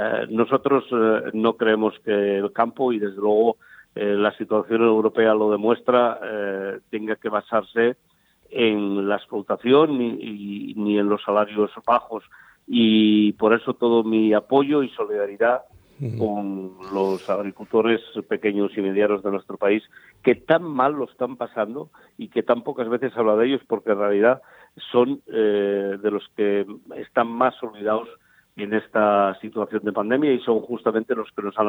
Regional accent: Asturias, Spain; Mi familia siempre trabajó en el campo. Yo soy de Asturias y me crié justamente en un minifundio

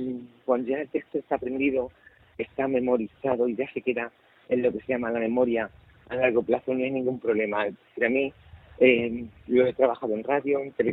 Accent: Cehegín, Region of Murcia, Spain; yo que soy de Murcia, concretamente de 7 kilómetros de Caravaca de la Cruz, de Cejín.

